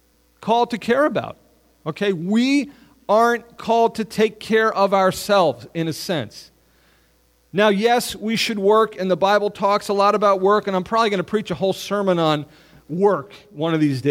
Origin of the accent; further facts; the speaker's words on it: New York City, New York, United States; I grew up down in New York City. I was in Queens till I was 10 years old. And then, but I've lived in the North Country for a long time at this point.